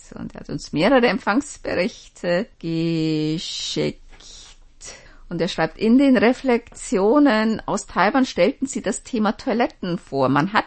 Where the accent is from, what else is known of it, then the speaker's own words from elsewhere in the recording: Holdorf, Lower Saxony, Germany; meinem Heimatdorf Holdorf, gelegen im norddeutschen Landkreis Vechta, in einer Landschaft Dammerberge, die zum Oldenburger Münsterland gehören